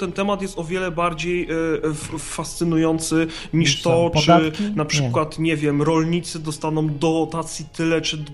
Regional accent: Greater Poland Voivodeship, Poland; to ja jako wielkopolska pyra w czasach wojny, no, mając do wyboru pomóc tobie, czy pomóc komuś z Wielkopolski, kogo kompletnie nie znam, bym się długo nie zastanawiał.

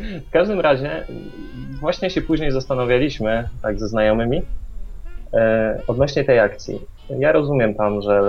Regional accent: Poznań, Greater Poland Voivodeship, Poland; Właśnie, ja jestem z Poznania

